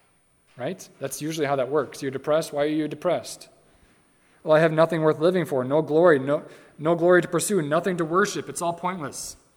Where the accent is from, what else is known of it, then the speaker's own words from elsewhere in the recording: Wisconsin, United States; The glory of the Packers or I'm from Wisconsin, remember?